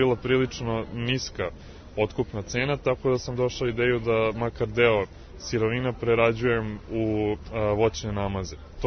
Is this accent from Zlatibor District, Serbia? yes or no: no; Belgrade, Serbia; Rođen sam i živim u Beogradu, ali sam pretprošle godine nasledio dedino imanje nadomak Ivanjice